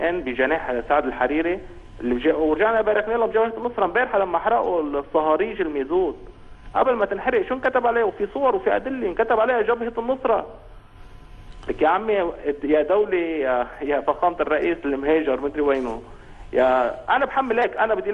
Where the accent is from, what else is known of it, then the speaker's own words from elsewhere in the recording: Tripoli, North Governorate, Lebanon; انا ابن طرابلس، انا بعرف كل عيال طرابلس ورفقاتي بالمدرسه وبالجامعه.